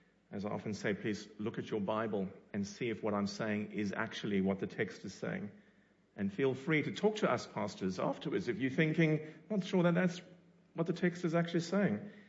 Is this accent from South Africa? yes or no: yes; Cape Town, Western Cape, South Africa; As a boy, I remember news of a ship. So I come from Cape Town, for those who don't know